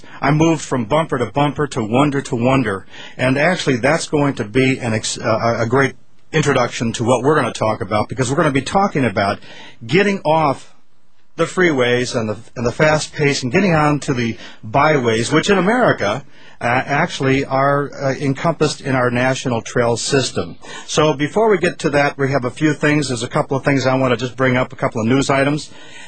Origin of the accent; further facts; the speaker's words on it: Milwaukee, Wisconsin, United States; also born or lived in Minnesota; when I was growing up in the Midwest, I grew up in Milwaukee and areas of Wisconsin and Minnesota.